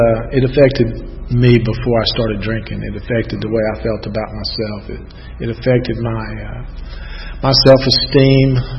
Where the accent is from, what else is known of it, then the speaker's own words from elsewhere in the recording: Georgia, United States; I grew up in the South DeKalb area. Went to public high school, public elementary school, public kindergarten.